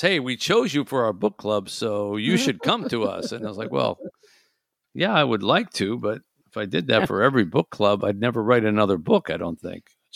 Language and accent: English; Detroit, Michigan, United States; And my hometown of Detroit was lit up with football.